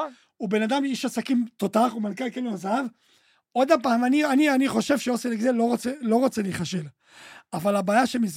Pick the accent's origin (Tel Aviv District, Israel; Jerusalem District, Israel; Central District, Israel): Central District, Israel; Lod; אנחנו גדלנו במעברות בלוד.